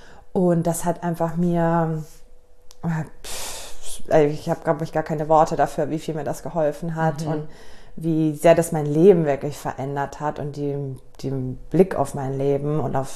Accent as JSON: {"language": "German", "town": "Munich", "region": "Bavaria", "country": "Germany", "said": "Ich komme ursprünglich aus München. Ich war viele Jahre im Ausland gelebt und bin jetzt aber wieder in München."}